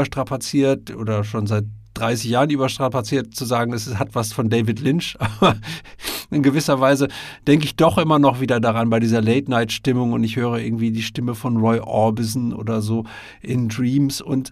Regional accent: North Rhine-Westphalia, Germany; ich bin ja Westfale und komme aus dem Münsterland oder aus der Nähe des Münsterlandes.

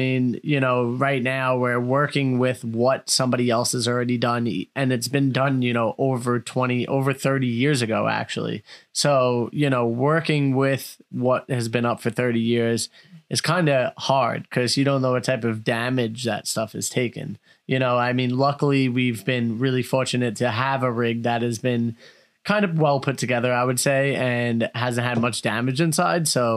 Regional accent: Canada; being Canadian

